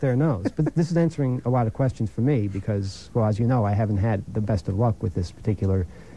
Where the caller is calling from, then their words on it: New York City, New York, United States; I'm calling from New York City.